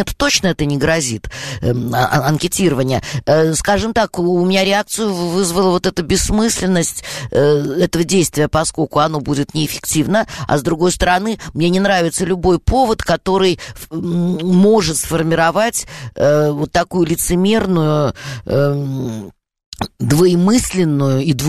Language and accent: Russian; Moscow, Russia; accent: Moscow akanye; Я коренная москвичка, поэтому я сильно акаю.